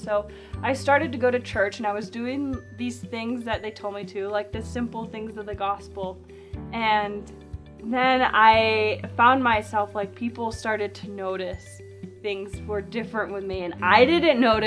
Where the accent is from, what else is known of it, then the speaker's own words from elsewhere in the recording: New York, United States; And so I'm stubborn New Yorker.